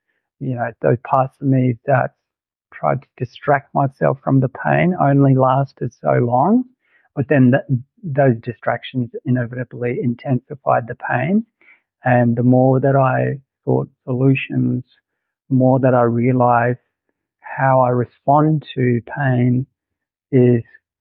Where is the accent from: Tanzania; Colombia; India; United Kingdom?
India; I grew up overseas in India in the mountains.